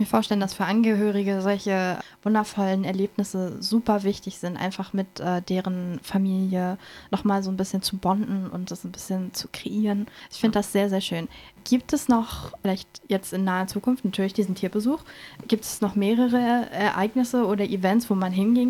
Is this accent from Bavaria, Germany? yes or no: no; Neubrandenburg, Mecklenburg-Vorpommern, Germany; weil ich komme aus Neubrandenburg